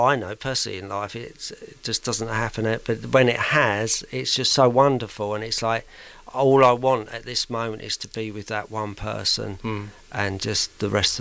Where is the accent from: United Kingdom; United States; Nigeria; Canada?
United Kingdom; St Albans, East of England; also born or lived in Watford; Oh, no, I was born in Watford. I grew up in St Albans.